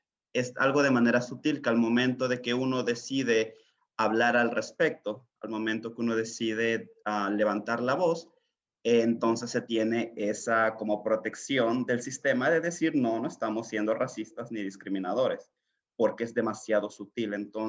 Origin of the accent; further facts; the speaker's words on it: Mexico; also born or lived in Northfield; now in Minneapolis, United States; Yo viví en Northfield en 2018, yo me mudé de México en 2018 y llegué a vivir a Northfield, pero bueno, la ciudad me llamó y ahora vivo en Minneapolis desde hace aproximadamente año y medio.